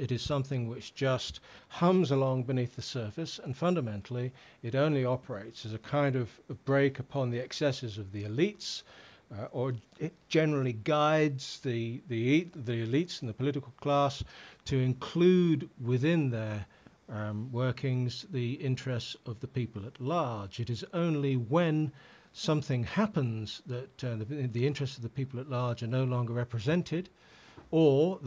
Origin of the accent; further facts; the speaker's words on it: England, United Kingdom; Can I just say, from my point of view, this, because I'm an English nationalist